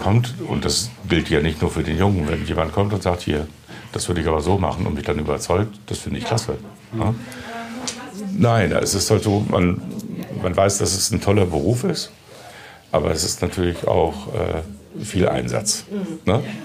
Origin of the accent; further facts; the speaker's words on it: Hildesheim, Lower Saxony, Germany; ich bin sehr behütet aufgewachsen in Hildesheim. Auf dem katholischen Junggymnasium.